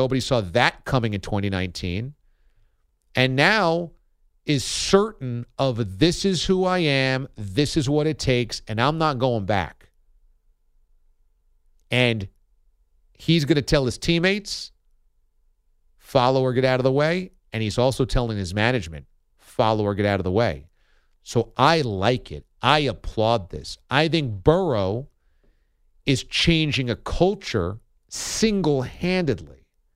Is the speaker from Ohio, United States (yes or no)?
yes; Akron, Ohio, United States; I'm not just around here because I'm from Akron.